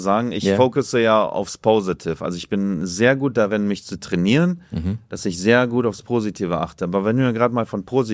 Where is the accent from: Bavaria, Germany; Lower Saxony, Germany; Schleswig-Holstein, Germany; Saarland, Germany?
Lower Saxony, Germany; Oldenburg; Ich bin ja Oldenburger.